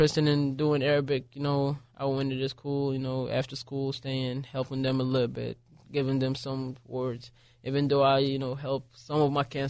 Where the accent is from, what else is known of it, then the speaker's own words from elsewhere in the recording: Libya; now in United States; My parents are usually from Sudan, but okay. I was born and raised in Libya.